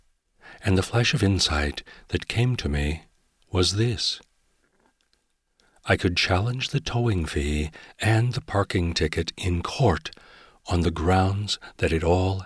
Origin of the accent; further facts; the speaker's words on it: Omaha, Nebraska, United States; I thought, what if it had been San Francisco when I was a kid growing up in Omaha? My life would have been so different.